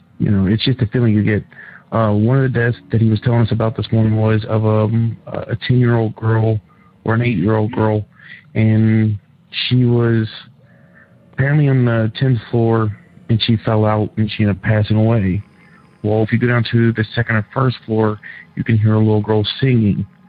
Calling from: Cincinnati, Ohio, United States; I'm calling from Cincinnati, Ohio.

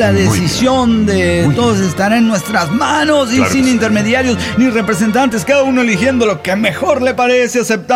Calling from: Chetumal, Quintana Roo, Mexico; de Chetumal Quinton Rock.

